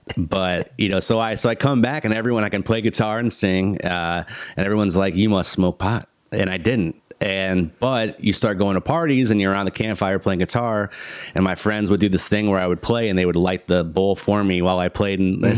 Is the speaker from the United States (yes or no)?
yes; Mazon, Illinois, United States; But as I said, growing up in Illinois, you know, there wasn't in Mazan, where I'm from, it's 800 people. You know, you have to drive to the next town to go to Walmart.